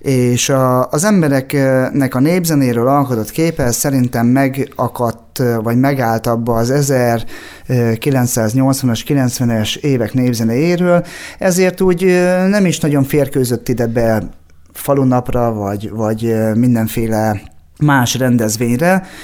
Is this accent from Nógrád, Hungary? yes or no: no; Rakamaz, Szabolcs-Szatmár-Bereg, Hungary; én hamarabb hegedültem Amerikában, mint itt a szülőfalumban, rakamazom